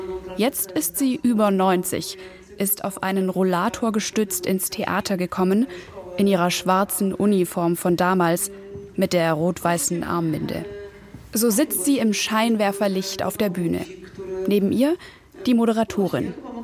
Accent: Germany; Ich bin zwar in Deutschland geboren, in Deutschland groß geworden und zur Schule gegangen, aber die Ferien habe ich in Polen verbracht, bin mit beiden Sprachen aufgewachsen

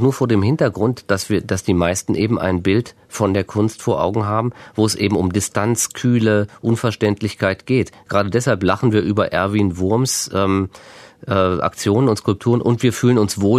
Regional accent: Kassel, Hesse, Germany; es ist ein Buch über meine Heimatstadt Kassel und die gilt als die hässlichste Stadt westlich Sibiriens

